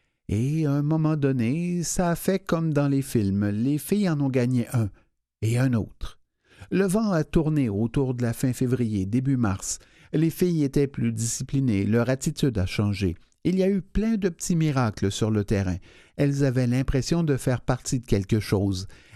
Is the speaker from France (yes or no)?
no; Quebec City, Quebec, Canada; also born or lived in Rwanda; est arrivé à Québec à 3 ans. J'ai grandi dans les HLM de Bardi.